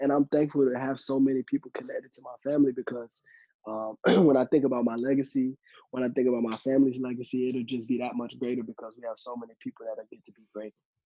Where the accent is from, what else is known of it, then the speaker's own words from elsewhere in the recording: Texas, United States; also born or lived in Seattle, United States; I was born in Seattle, Washington, with both of my parents. And then a few years later, I moved to Texas, where I developed a love for football.